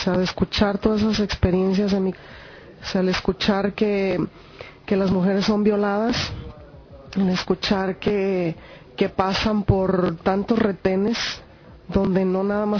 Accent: Mexico; now in Chicago, United States; Y como comunidades mexicanas en Chicago

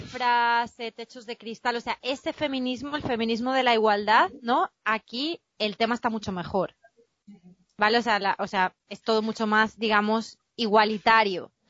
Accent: Madrid, Community of Madrid, Spain; now in Greece; Yo vengo originalmente de Madrid, pero me fui de allí hace como 15 años. Me fui a vivir a Atenas, a Grecia, para aprender griego.

